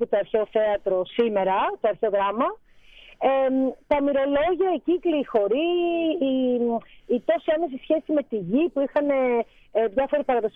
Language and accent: Greek; Crete, Greece; για μένα που είμαι Ελληνίδα και αυτά μου φαίνονται αυτονόητα, γιατί είμαι από την Κρήτη